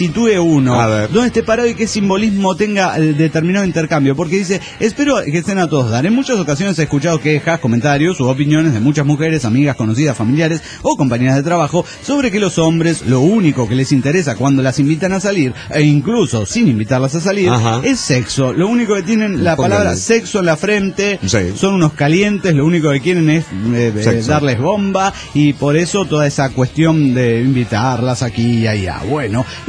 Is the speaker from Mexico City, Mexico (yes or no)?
no; León, Guanajuato, Mexico; de León, Guanajuato, México.